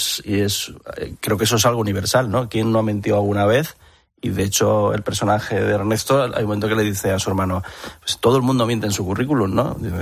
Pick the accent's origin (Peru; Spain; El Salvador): Spain; Badajoz, Extremadura; yo soy de Badajoz, extremeño, no tengo a mi alrededor nadie que se dedique a esto